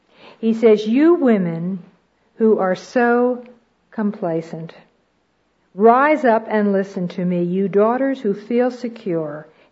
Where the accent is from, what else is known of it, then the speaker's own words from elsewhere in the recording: United States; I think it's particularly important for us as American women, because never in all the history of the world have any group of people had more resources, more blessings heaped on them than we do as American women.